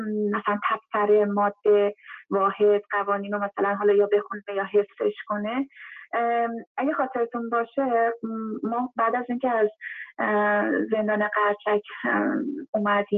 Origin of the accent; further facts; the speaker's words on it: Iran; من یک ایرانی هستم، من یک زن هستم